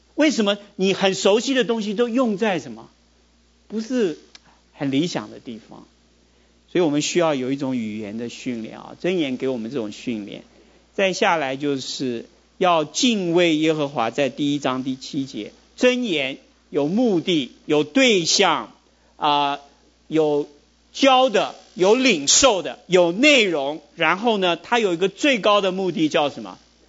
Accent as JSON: {"language": "Chinese", "country": "Taiwan", "tie": "born or raised there", "said": "但是我们在台湾长大的人哈，我觉得真的是这样"}